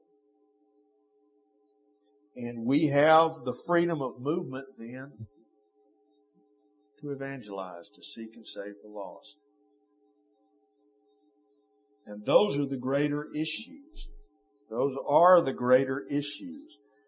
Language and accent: English; United States; Or does it hurt me as an American? And that's a hard question to look at, to hear, and to deal with. If it hurts me as an American, that's bad. Because it's my culture. It's where I grew up.